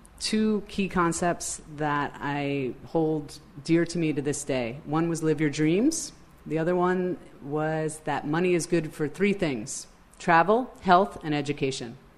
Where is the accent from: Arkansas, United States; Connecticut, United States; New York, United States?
New York, United States; I grew up in New York, born and bred.